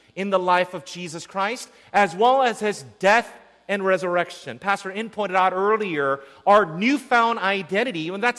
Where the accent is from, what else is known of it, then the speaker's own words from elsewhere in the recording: Escondido, California, United States; I'm from Escondido. Sharon and I no longer say we're from San Diego